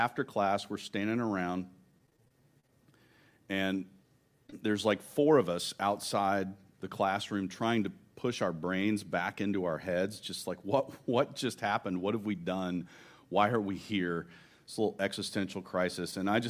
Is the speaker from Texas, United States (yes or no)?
yes; Houston, Texas, United States; So, I grew up in Houston, Texas. More importantly, I learned to drive in Houston, Texas.